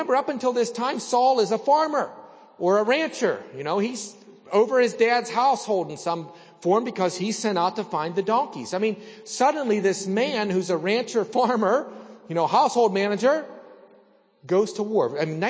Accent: Salzburg, Austria; When I was a kid growing up in Salzburg, my good buddies, you know, I was a member of the Lutheran church. My family was part of the Lutheran church.

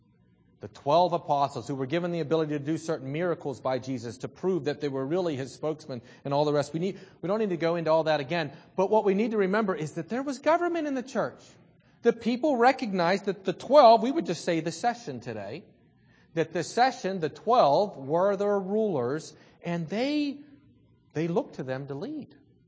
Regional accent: United States; as much as I'm an American and I'm happy to be an American, being an American is not a qualification for being a member of the church.

